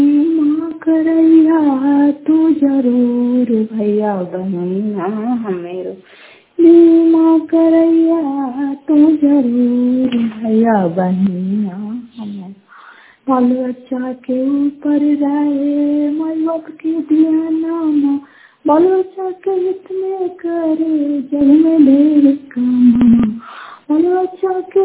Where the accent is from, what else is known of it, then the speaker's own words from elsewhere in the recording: Fatehpur, Bihar, India; घर फतेहपुर पंचायत मकरौता जिला नालंदा करारपसरा ब्लॉक की निवासी हूँ